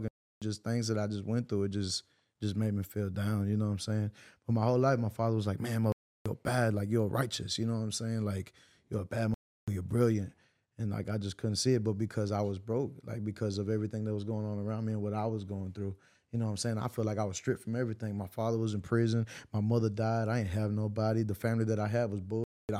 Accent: the South, United States; I'm from the South, so I'm forever going to have, like, a stilo to me and a swag.

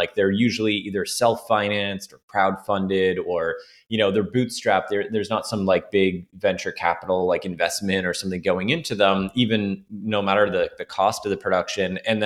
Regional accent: Toronto, Ontario, Canada; I grew up in Toronto

